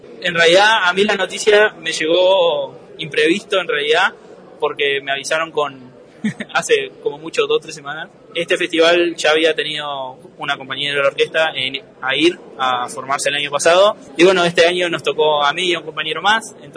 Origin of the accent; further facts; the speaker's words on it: Durazno, Uruguay; Yo soy de Durazno, del barrio de Puerto Los Barriles. Comencé con el instrumento a los 11 años.